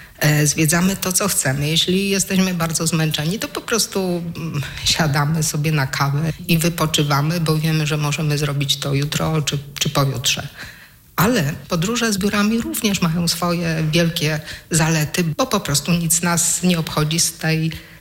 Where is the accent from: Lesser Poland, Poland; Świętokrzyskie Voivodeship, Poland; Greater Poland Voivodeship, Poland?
Świętokrzyskie Voivodeship, Poland; Włoszczowa; pochodzącego tak jak ja z Włoszczowy.